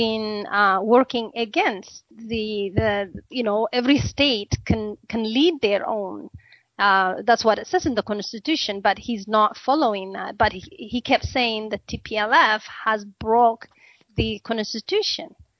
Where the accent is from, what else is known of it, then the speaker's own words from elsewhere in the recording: Eritrea; English is a second language; I was born and grew up in Eritrea. I was born in Eritrea.